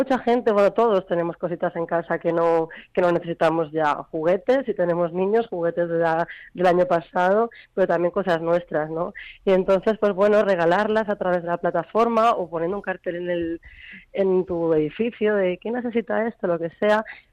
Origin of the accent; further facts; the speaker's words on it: Germany; Spanish is a second language; porque yo soy alemán, digo, pero lo voy a perder si no lo practico